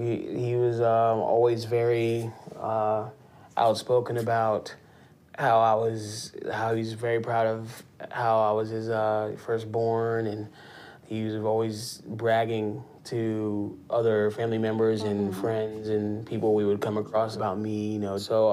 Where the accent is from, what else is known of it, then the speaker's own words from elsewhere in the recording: Columbus, Ohio, United States; I'm from Columbus, Ohio.